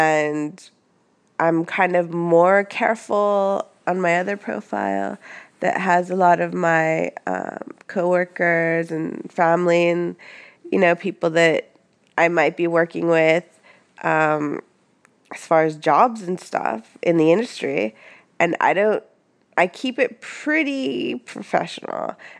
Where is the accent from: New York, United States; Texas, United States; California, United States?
California, United States; Los Angeles; No, I would say I'm raised in the Southland, like in LA, and I moved to Seattle 5 years ago.